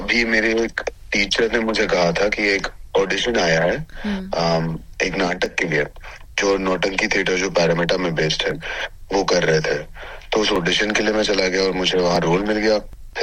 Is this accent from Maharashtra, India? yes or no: yes; Mumbai, Maharashtra, India; क्योंकि मैं बम्बई में पला बड़ा हूँ